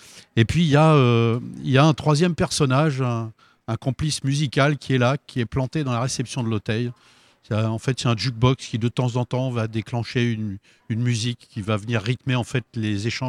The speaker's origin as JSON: {"language": "French", "region": "Île-de-France", "country": "France", "accent": "Parisian", "said": "J'ai pu garder mon accent parisien"}